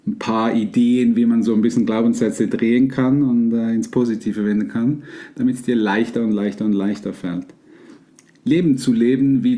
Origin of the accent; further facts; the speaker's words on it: Switzerland; das wäre bei uns in der Schweiz nicht so toll